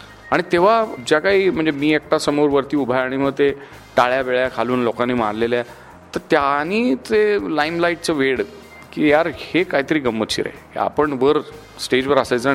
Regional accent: Paranda, Maharashtra, India; born there; मला माझा जन्म परांडा नावाच्या गावात झाला, जिथे माझ्या वडिलांची बदली झाली होती.

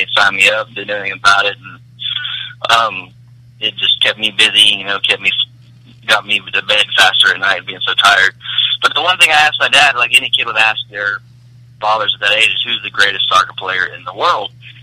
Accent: Memphis, Tennessee, United States; We grew up in Memphis. My family's from the Delta of Mississippi. Zero background in soccer.

